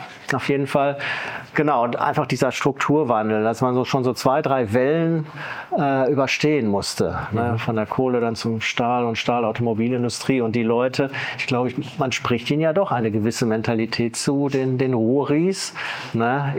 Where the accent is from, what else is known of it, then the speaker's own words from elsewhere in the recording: Bochum, North Rhine-Westphalia, Germany; Ich komme aus Bochum, tatsächlich. Ja. Das ist jetzt nicht so super weit weg und das ist mir auch wichtig, dass ich aus dem Ruhrpott sozusagen komme